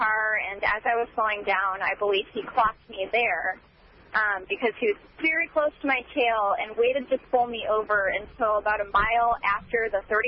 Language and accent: English; Olathe, Kansas, United States; I'm from the Olathe, Johnson County area